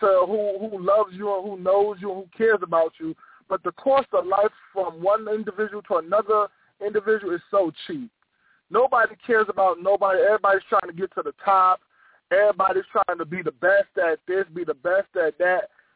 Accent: Brooklyn, New York, United States; that was the attitude growing up in Brooklyn for, I think, all the children, because you're not guaranteed life.

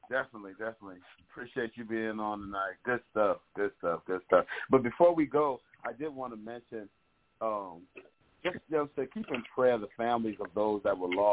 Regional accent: Brooklyn, New York, United States; I'm gangster, all right? I'm from Brooklyn, so.

